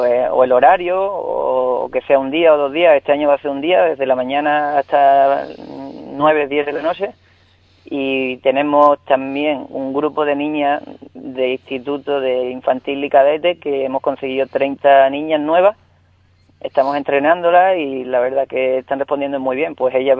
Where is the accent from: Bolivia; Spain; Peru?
Spain; Ubrique, Andalusia; moved away; also born or lived in Seville, Spain / France / United States; yo desde que salí de Ubrique he jugado año tras año, sea en Sevilla, en Francia, en Estados Unidos